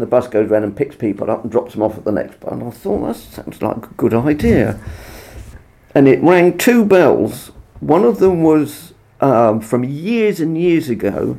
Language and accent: English; South East England, United Kingdom; born there; No, I was born here. I was born in Arthur's Hill, in a nursing home.